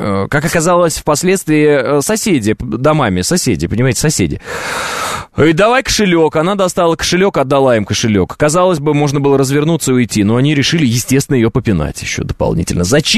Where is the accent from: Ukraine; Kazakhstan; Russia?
Kazakhstan; born there; хотя я вот родился в Казахстане, например.